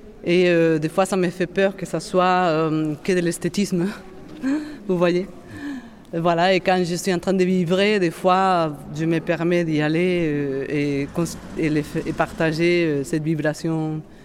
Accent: Madrid, Community of Madrid, Spain; j'ai fait un flashback dans ma jeunesse à Madrid.

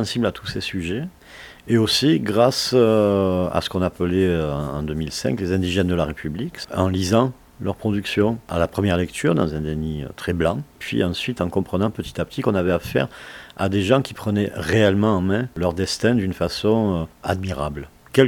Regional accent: Occitanie, France; Un objet de réflexion qui serait intéressant en tant qu'Occitan pour moi de porter.

